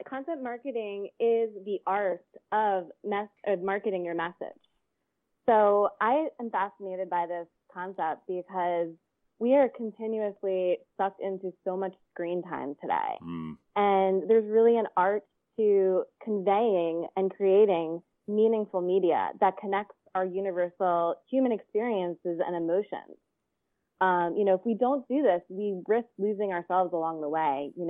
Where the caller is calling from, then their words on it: Venice Beach, California, United States; I'm calling in from Venice Beach, California.